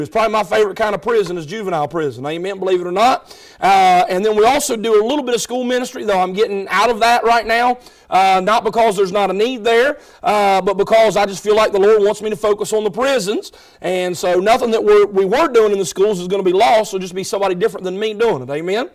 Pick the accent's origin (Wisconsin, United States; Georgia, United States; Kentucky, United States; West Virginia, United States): West Virginia, United States; But over the last 10 years, that 13 years, I've been working in my home state of West Virginia.